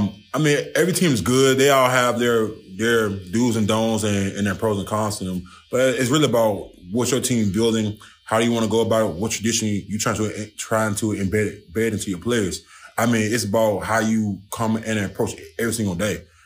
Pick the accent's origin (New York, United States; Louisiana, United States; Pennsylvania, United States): Louisiana, United States; New Orleans; I mean, I'm from New Orleans, so, you know, being there, learning that culture, you know, that's what starts it.